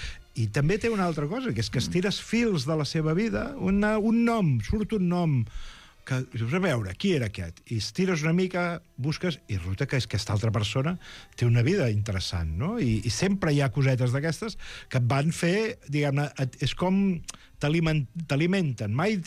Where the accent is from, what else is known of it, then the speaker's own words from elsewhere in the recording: Manlleu, Catalonia, Spain; quan jo era petit i baixava amb els meus pares a Barcelona, jo soc de Manlleu